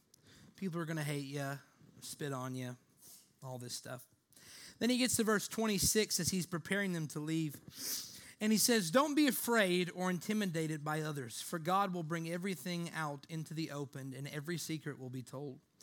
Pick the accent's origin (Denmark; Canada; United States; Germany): Canada; like, I'm Canadian, so I just want to start, you know, cussing those people out.